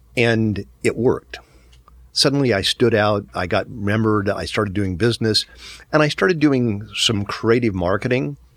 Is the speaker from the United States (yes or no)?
yes; Wyoming, United States; I grew up in Wyoming and a variety of different places and joined the military right out of high school.